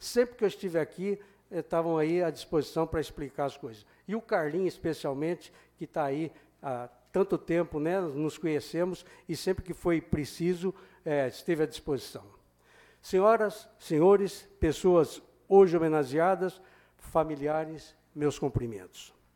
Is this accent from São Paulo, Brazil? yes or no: yes; Ribeirão Preto, São Paulo, Brazil; now in Jabuticabal, Brazil; tem muito mais anos de Jabuticabal do que na terra onde nascemos. Eu também sou ribeirão-pretano. Como ribeirão-pretano, desde 9 anos de idade